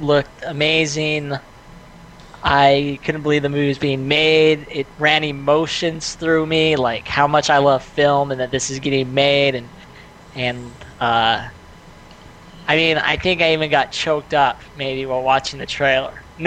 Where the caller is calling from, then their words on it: Burbank, California, United States; Burbank, California.